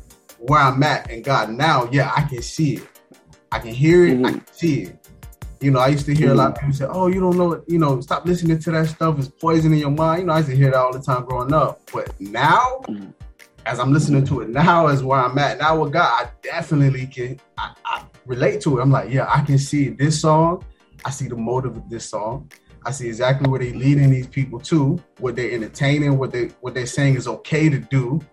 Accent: Fort Lauderdale, Florida, United States; Man, I'm from Fort Lauderdale, Florida. South Florida, where it can rain for a whole hour.

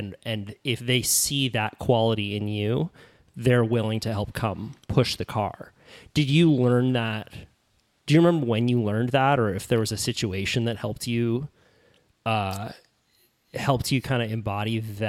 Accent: Hawaii, United States; Growing up on the North Shore, I feel like it's common to have a mentality of that the sponsors are going to come chasing you

